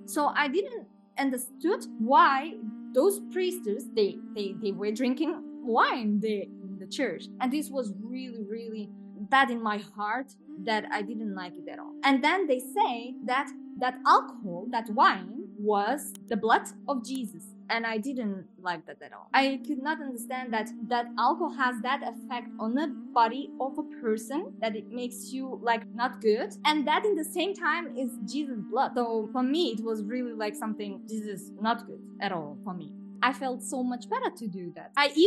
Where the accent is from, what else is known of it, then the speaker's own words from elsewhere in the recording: Luxembourg; also born or lived in Portugal; I was born in Portugal. I came to Luxembourg very, very little. I grew as a Christian, a Catholic.